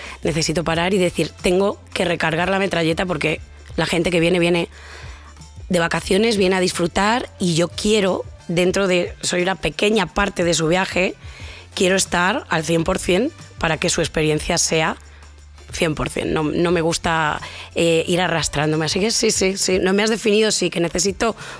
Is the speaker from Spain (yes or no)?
yes; Castilla-La Mancha, Spain; Todos mis antepasados son manchegos, como sabe todo el mundo en Europa y el mundo, porque ya soy la manchega.